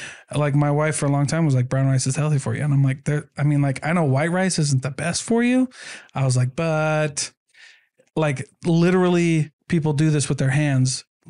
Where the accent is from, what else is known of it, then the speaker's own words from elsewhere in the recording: Iowa, United States; but I grew up in Iowa and milk from the store is not the same as milk from fresh raw milk.